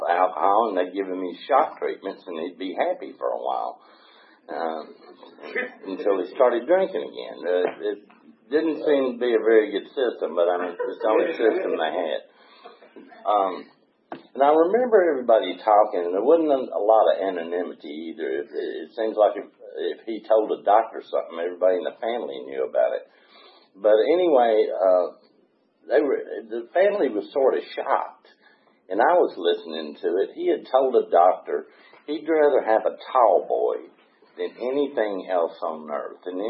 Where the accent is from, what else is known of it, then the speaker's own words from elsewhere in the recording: McMinnville, Tennessee, United States; born there; I was born in McMinnville, Tennessee. Anybody ever been to McMinnville? It's a nice place right up next to the plateau. But anyway, that's where I was born.